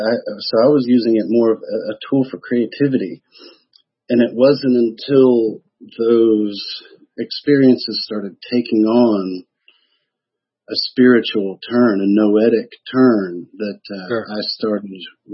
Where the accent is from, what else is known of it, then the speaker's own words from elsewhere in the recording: the South, United States; I was fascinated by Masonry because growing up in the South, it's something that's very prevalent.